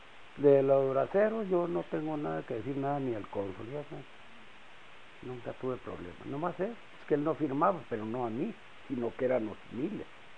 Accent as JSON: {"language": "Spanish", "town": "Estación Concho", "region": "Chihuahua", "country": "Mexico", "tie": "born or raised there", "said": "yo como me crié en Estación Concho, que es donde está el río Concho y la Boquilla"}